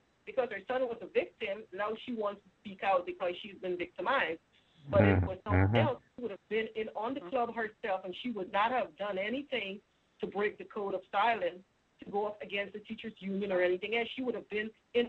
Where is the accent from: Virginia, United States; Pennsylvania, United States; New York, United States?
Pennsylvania, United States; I'm from Pennsylvania, and I grew up in eastern Pennsylvania